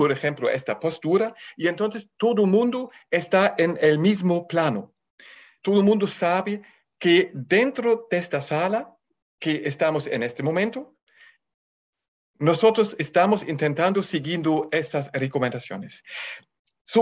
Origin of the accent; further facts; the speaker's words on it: Germany; Spanish is a second language; era estadounidense. Yo soy alemán. Entonces, es todo basado todavía en la cultura occidental.